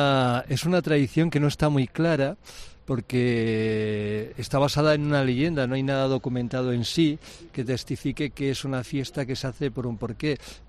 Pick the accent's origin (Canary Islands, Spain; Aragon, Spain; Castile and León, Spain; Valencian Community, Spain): Castile and León, Spain; Monforte de la Sierra; en mi pueblo, en Monforte de la Sierra